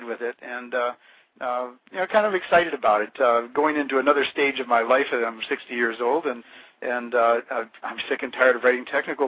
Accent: Finland; it's because I'm from Finland, or my parents were

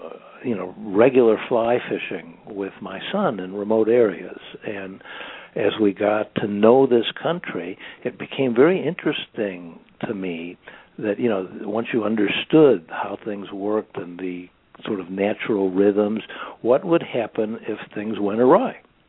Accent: Chicago, Illinois, United States; a Jewish intellectual from an intellectual family growing up in Chicago, it's the wilderness and the idea of understanding it and being able to be comfortable in that world.

